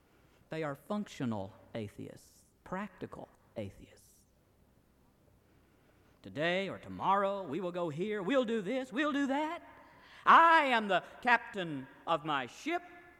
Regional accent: Tennessee, United States; I grew up in East Tennessee. If you've been driving over there in the Smoky Mountains, sometimes you see along the side of a road a sign, "Beware of falling rocks."

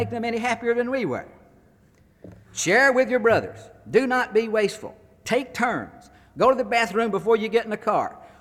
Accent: Alabama, United States; I was born in Alabama in 1944. As I was growing up, there were some things that seemed sure to me.

